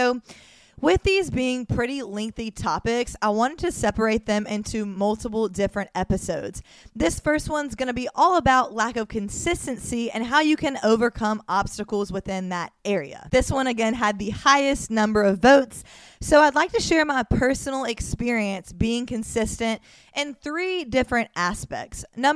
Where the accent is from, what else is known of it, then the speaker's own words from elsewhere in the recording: Mobile, Alabama, United States; now in Miami, United States; you know I'm from Mobile, Alabama. That's when I started my career as a personal trainer and a nutrition coach. About a year and a half ago, I moved to Miami, Florida